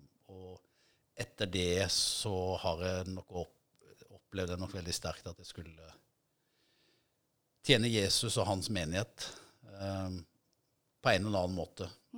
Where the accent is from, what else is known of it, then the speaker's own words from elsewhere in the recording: Vegårshei, Agder, Norway; also born or lived in Arendal; Opprinnelig da, så kommer jeg jo fra Vegårshei.